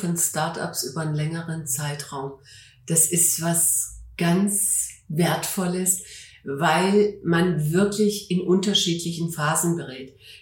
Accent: Stuttgart, Baden-Württemberg, Germany; also born or lived in Hamburg; ich komme aus Stuttgart und ich muss auch sagen, es war wunderschön, ein paar Jahre in Hamburg gelebt zu haben.

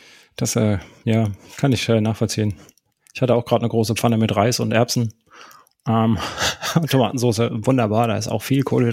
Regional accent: Karlsruhe, Baden-Württemberg, Germany; Meine Heimat, da komme ich her, gebürtig.

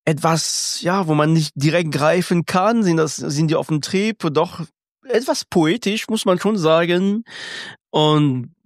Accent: France; German is a second language; bei uns in Frankreich ist Vorbereitung vom Weihnachtsessen immer so ein Akt

